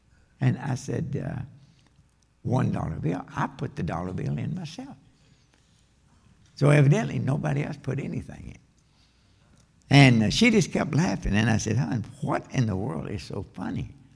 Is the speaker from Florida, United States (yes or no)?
no; Kentucky, United States; I'm from Kentucky. My English is nothing for anybody to practice on.